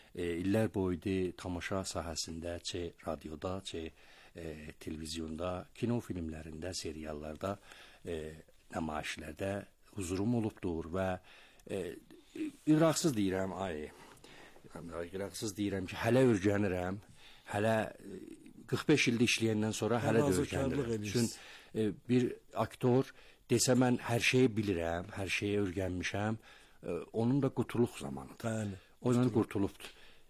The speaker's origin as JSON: {"language": "Azerbaijani", "town": "Tabriz", "region": "East Azerbaijan", "country": "Iran", "tie": "born or raised there", "said": "Mən Təbrizdə anadan olmuşam, Qərağac məhəlləsində."}